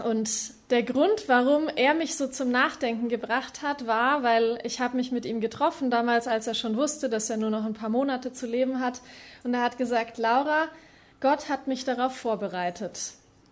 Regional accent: Erlangen, Bavaria, Germany; ich komme aus Erlangen, bin auch in der Gemeinde Erlangen.

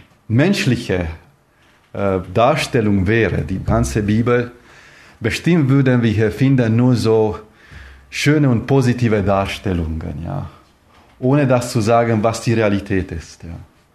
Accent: Transylvania, Romania; moved away; Ich bin auch selber aus Siebenbürgen. Und man weiß, was bedeutet, alles von Null anzufangen.

